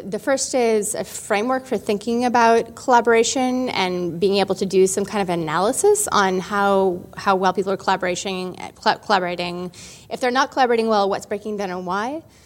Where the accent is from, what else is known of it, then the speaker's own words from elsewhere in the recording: San Francisco, California, United States; San Francisco.